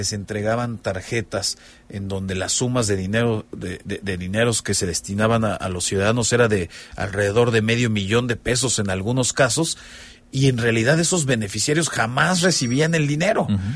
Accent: Mexico; Y esa impunidad es la que nos lastima como mexicanos.

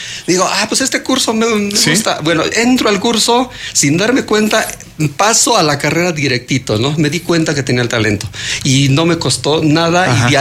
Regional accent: Corregidora, Querétaro, Mexico; Entonces, pues yo vengo de Bravo Corregidora.

